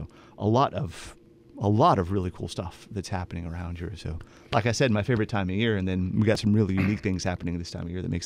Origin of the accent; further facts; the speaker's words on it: San Diego, California, United States; born there; San Diego is amazing. I was born in San Diego too.